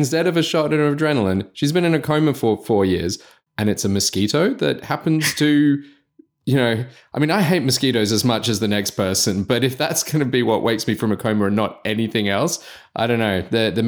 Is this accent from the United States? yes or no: no; Australia; I mean, look, I'm an Australian